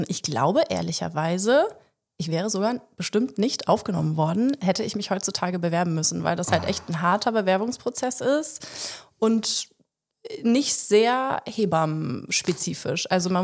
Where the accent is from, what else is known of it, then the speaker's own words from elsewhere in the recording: Bönningstedt, Schleswig-Holstein, Germany; now in Quickborn, Germany; Aus Bönningstedt.